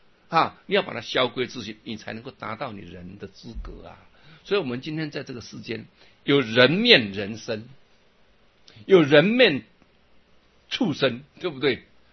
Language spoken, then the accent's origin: Chinese; Luodong, Yilan County, Taiwan; 我母亲就带着我们在罗东镇的大庙、小庙，什么庙都拜